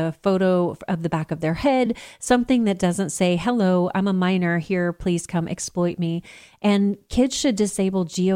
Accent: Texas, United States; the measles outbreak here in my home state of Texas.

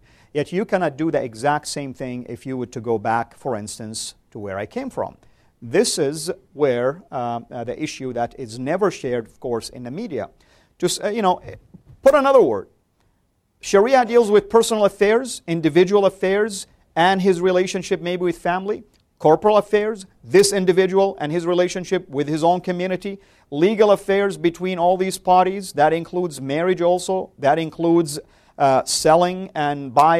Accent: Saudi Arabia; I grew up in Saudi, and I can tell you, until this day, that's true.

